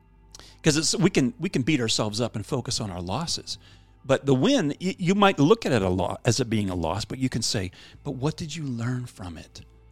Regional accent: Pennsylvania, United States; I grew up in Pennsylvania.

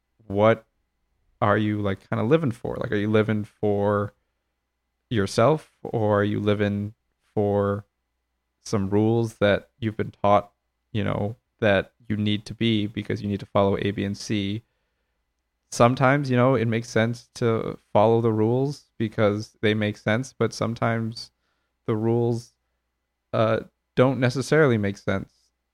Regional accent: United States; And I know that as an American, it can be hard

